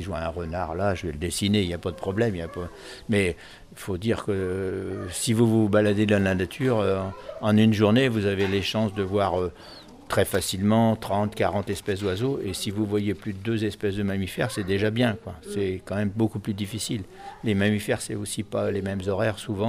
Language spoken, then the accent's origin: French; Centre-Val de Loire, France; born there; Je suis né en Beauce, là, ici, dans la région.